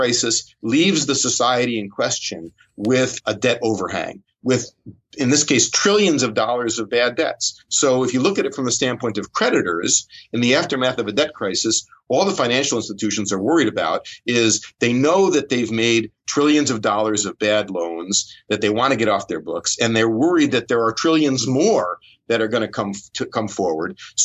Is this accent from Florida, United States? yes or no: no; New York, United States; and I'm a New Yorker, so it's not like I resent the fact that New York is booming.